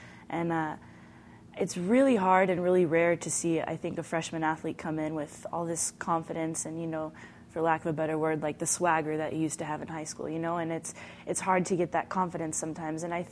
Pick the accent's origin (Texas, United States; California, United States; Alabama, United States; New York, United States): California, United States; Coronado; I'm from Coronado in San Diego, and we have like a huge, you know, like our community is a huge water polo community.